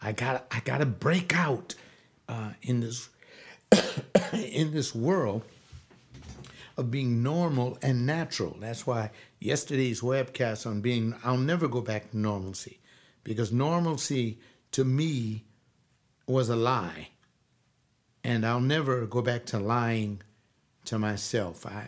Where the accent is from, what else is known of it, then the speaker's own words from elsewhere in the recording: Watts, California, United States; He's from Belize, and I'm from Watts.